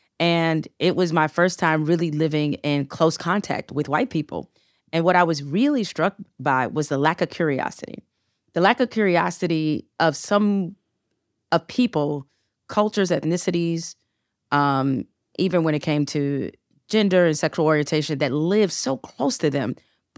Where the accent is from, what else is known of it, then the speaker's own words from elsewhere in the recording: Detroit, Michigan, United States; You know, I grew up in Detroit. Detroit's at that time, and still is the case, like it's the blackest city in America in terms of percentage of the population.